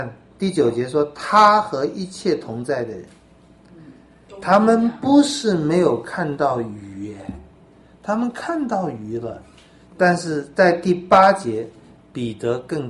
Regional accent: China; 就以色列一直有这个观念，我们中国人很多宗教可能有这个观念

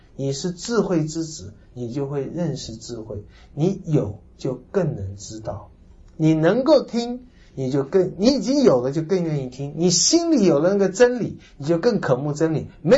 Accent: Taiwan

